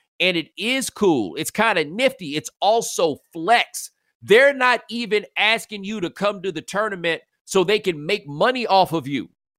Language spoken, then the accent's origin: English; Sun Belt, United States; I grew up in the Sun Belt, okay? So springtime didn't really mean that much to us because it never really got that cold, right?